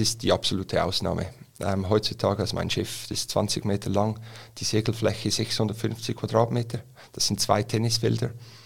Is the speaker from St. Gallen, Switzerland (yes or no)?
yes; Rapperswil, St. Gallen, Switzerland; Ich bin in Rapperswil aufgewachsen, bin zur Schule gegangen, habe dann die Kantonsschule besucht im Toggenburg in Wattwil, weit weg von den Weltmeeren.